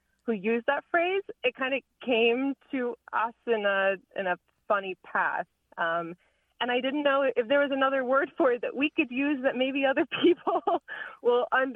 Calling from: Rhode Island, United States; I'm calling from Rhode Island.

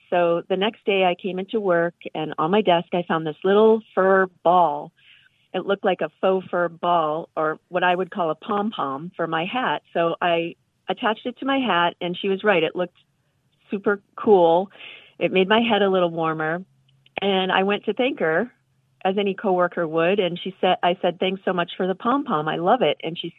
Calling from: Martha's Vineyard, Massachusetts, United States; from Martha's Vineyard.

